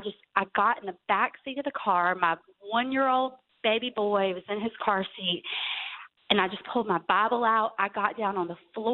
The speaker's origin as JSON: {"language": "English", "region": "Georgia", "country": "United States", "said": "But what I want to tell you is that we were on our way back home to Georgia. I'm from Georgia, and we were on our way back home so that we could have her service."}